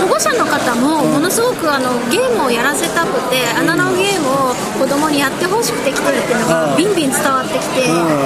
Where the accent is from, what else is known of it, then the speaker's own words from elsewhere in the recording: Nagoya, Aichi, Japan; now in Miyoshi, Japan; 名古屋出身です。